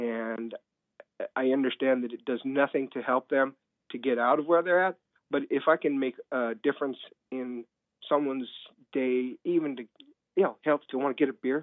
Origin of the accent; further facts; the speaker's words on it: Mexico; now in United States; Yeah. I'm a Mexican.